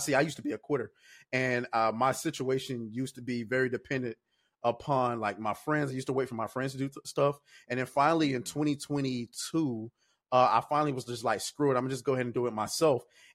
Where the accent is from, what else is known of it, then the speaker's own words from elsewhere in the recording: Atlanta, Georgia, United States; I'm from Atlanta, Georgia.